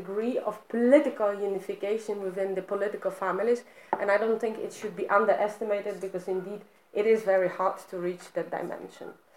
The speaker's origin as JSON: {"language": "English", "country": "Poland", "second_language": "English", "said": "I mean, I come from Poland, so don't make mistake about that."}